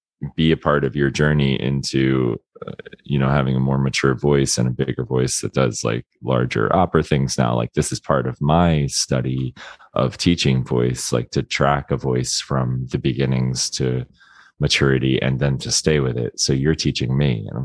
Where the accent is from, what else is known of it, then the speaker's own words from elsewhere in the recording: Florida, United States; I mean, I grew up in Florida. I went to Florida State for music ed percussion.